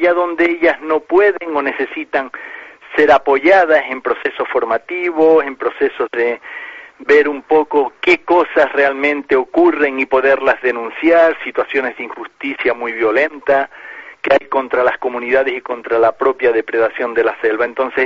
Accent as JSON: {"language": "Spanish", "region": "Canary Islands", "country": "Spain", "also_born_or_lived": "Paraguay", "moved": "yes", "lives_now": "Amazonia", "said": "yo de hecho soy canario, nací en Canarias, lo único que llevo 30 años en América, primero en Paraguay unos 13, 14 años y ahora el resto lo llevo en Amazonía"}